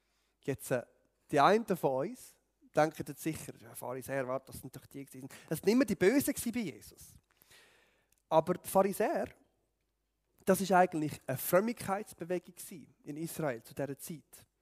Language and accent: German; Switzerland; Alles, woran ich mich als Schweizer Bürger freuen kann